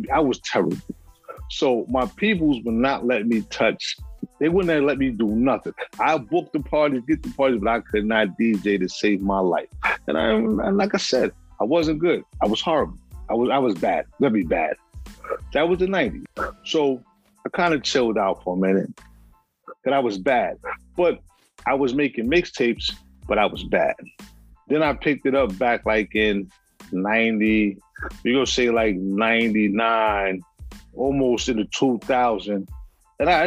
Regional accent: New York, United States; Like growing up in New York, in the summertime, if you did a block party, you was the man.

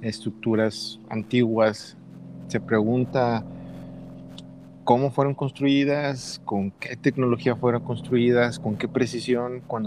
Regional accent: Guadalajara, Jalisco, Mexico; somos de Guadalajara

